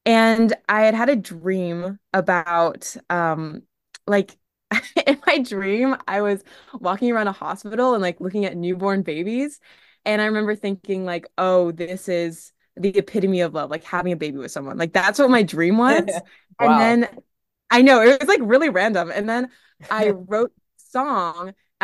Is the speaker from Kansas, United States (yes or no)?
yes; Kansas, United States; growing up in Kansas, you know, you don't really see a lot of people working as producers or songwriters and all that.